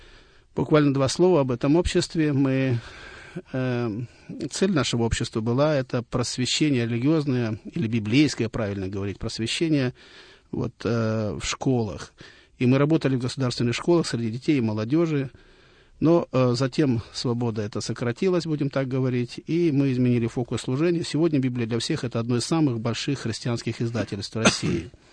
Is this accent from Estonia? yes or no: no; Frunze, Bishkek, Kyrgyzstan; born there; moved away as an adult; also born or lived in Saint Petersburg, Russia; я родился в Средней Азии, в городе Фрунзе. В то время это была часть Советского Союза. Я христианин в третьем поколении.